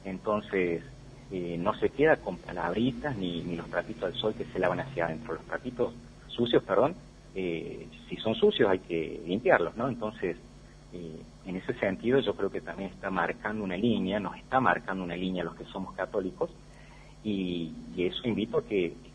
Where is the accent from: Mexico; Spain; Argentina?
Argentina; Somos argentinos